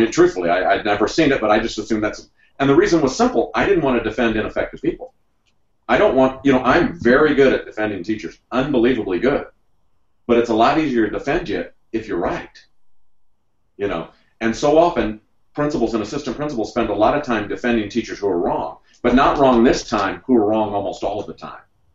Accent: Missouri, United States; I come from Missouri, where a state where Washington has an R.

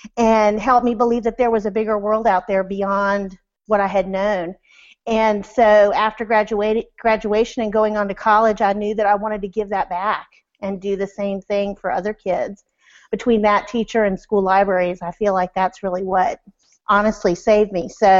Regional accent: Washington, United States; Well, I grew up in Washington State.

